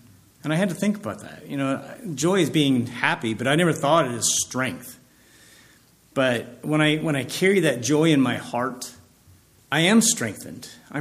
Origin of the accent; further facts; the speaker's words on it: Nebraska, United States; growing up in Nebraska, one of those things is your nemesis is wind, tornadoes.